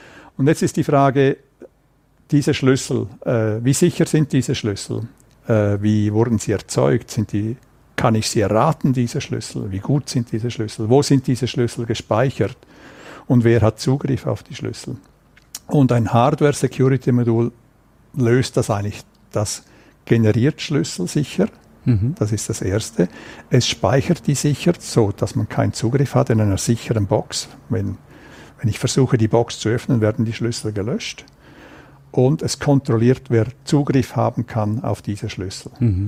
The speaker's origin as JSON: {"language": "German", "town": "Chur", "region": "Graubünden", "country": "Switzerland", "tie": "born or raised there", "also_born_or_lived": "United States"}